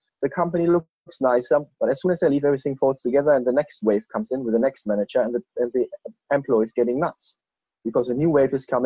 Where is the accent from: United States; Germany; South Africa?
Germany; now in United Kingdom; You know, I'm an expat from Germany. I could sit here easily 3 years